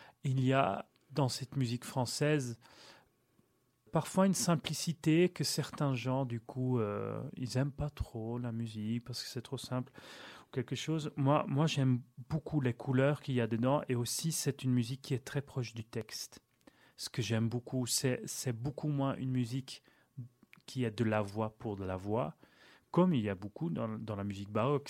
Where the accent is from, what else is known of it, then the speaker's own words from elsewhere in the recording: Flanders, Belgium; que je suis flamand aussi